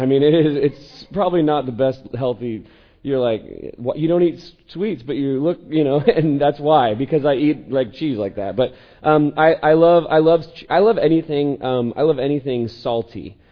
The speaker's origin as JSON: {"language": "English", "town": "Eugene", "region": "Oregon", "country": "United States", "said": "So I'm from Eugene, and went to the game last night, and I've been taking heat."}